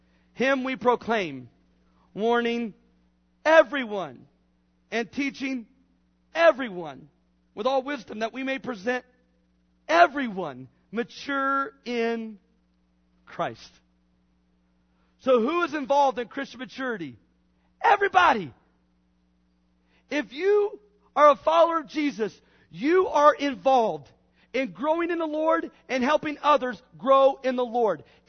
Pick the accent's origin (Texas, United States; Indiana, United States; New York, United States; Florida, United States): Indiana, United States; Brookville; Now when I go back to Brookville, Indiana, my hometown, I'll look on this dusty shelf and they've saved every one of them.